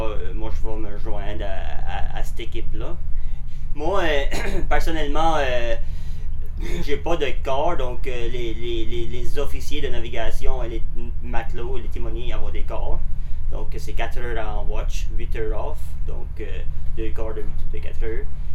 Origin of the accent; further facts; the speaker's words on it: Mavillette, Nova Scotia, Canada; Je viens de la Nouvelle-Écosse, d'un petit village appelé Mavillette, à la baie Sainte-Marie. C'est un petit village de pêcheurs. J'ai grandi sur l'eau.